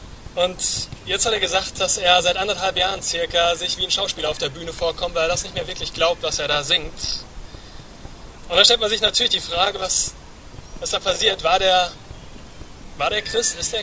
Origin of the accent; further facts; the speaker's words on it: Siegen, North Rhine-Westphalia, Germany; bei uns zu Hause, ich komme aus Achenbach, Siegen-Achenbach